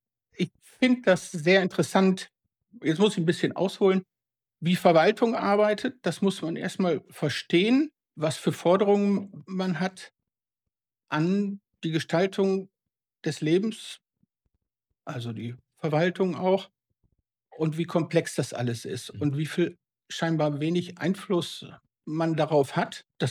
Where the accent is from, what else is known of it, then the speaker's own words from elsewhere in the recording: Lower Saxony, Germany; Bin ich aus Ostfriesland.